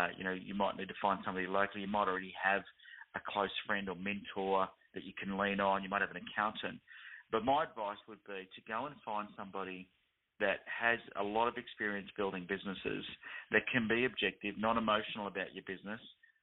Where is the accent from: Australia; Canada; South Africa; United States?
Australia; The .au is because we're in Australia. You know, I've got that on my accent.